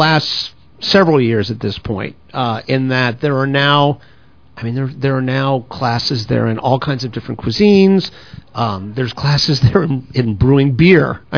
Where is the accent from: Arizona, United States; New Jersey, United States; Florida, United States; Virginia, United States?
Florida, United States; I grew up in Florida, same